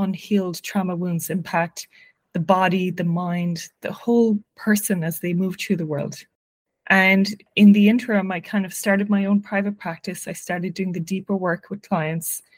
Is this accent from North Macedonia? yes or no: no; Cork, Munster, Ireland; moved away as an adult; now in New York, United States; So I grew up in Cork. I went to college in UCC